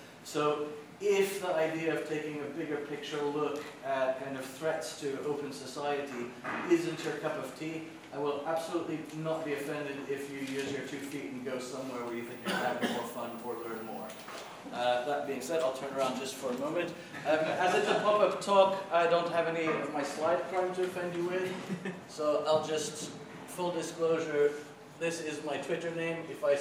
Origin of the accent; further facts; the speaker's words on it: Eastern Finland, Finland; I'm from Eastern Finland. Culturally, we are very aligned and in tune with the Russian people.